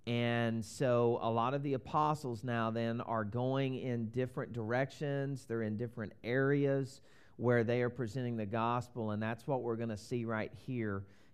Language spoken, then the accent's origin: English; the South, United States; accent: Southern; I'm originally from the South. If you pick up on my accent, it's probably exaggerated a little bit because I've been around all my relatives this last week.